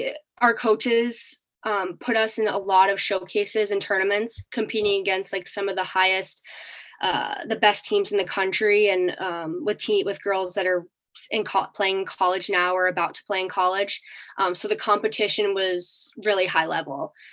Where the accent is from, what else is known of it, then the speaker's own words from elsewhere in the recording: Plattsburgh, New York, United States; growing up in Plattsburgh, it was kind of hard to get as much exposure.